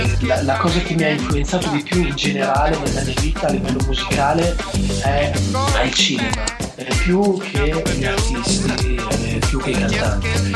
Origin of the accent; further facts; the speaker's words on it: Mantua, Lombardy, Italy; born there; Allora, sì, io sono nato a Mantova e mio papà è di Catania e abbiamo la campagna lì, un paese vicino a Catania che si chiama Mineo